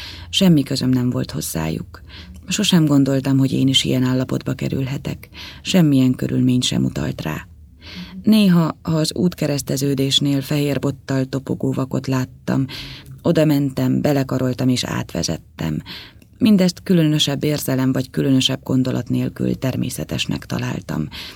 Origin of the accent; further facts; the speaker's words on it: Szeged, Csongrád-Csanád, Hungary; also born or lived in Pécs / Kassa; Pécset születtem, és első 7 évemet itt éltem le. Az elemit és az első 3 gimnáziumi osztályt Szegeden végeztem. Innen Kassára kerültem egy családi házba, ahol még a háborús években, 1942-ben érettségiztem.